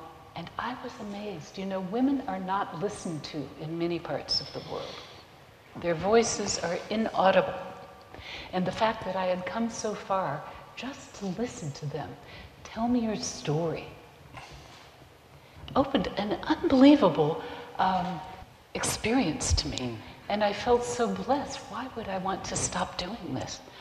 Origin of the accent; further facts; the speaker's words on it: United States; I'm from the United States, and everybody is convinced that we have gold in the streets.